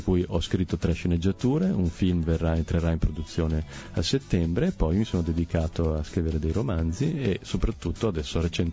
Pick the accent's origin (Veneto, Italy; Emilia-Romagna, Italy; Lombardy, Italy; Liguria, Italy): Veneto, Italy; Valdagno; also born or lived in Switzerland; pur essendo nato in Svizzera sono cresciuto a Valdagno, poi fino a 16 anni